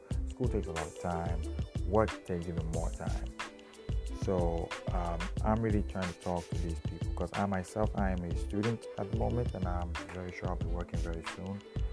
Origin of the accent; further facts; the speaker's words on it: Ghana; So I'm in Ghana. I'm a Ghanaian, and I'm in Africa.